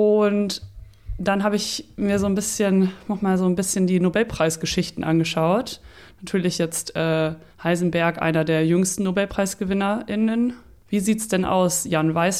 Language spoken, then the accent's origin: German; Lower Saxony, Germany; Ich komme ja auch aus Friesland